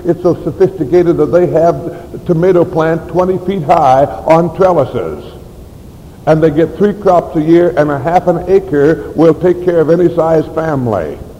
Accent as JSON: {"language": "English", "region": "Idaho", "country": "United States", "said": "I come from Idaho. I know something about fertilizer and the cost of fertilizer and the value of fertilizer."}